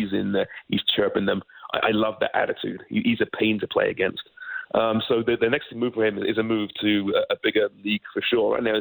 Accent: Canada; I mean, we you know, as Canadian fans and observers, we know how important Atiba's been and is to this team

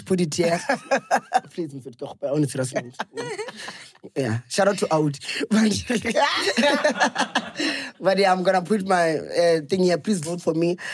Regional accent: Limpopo, South Africa; And I'm from Limpopo.

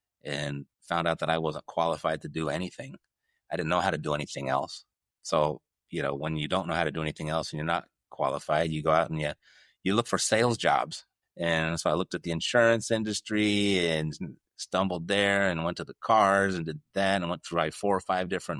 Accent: Irvine, California, United States; also born or lived in Newport Beach, United States; Born and raised in Newport Beach, California at the famous Hoag Hospital. From there, I spent most of my elementary, middle school, in high school, all in Orange County. Ended up spending most of my time in Irvine.

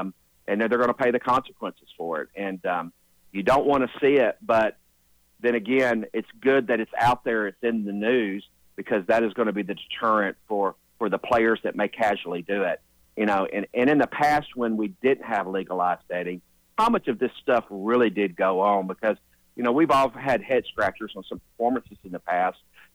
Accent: Tennessee, United States; You know, growing up in Tennessee, you know, we always had a good reference with women's basketball

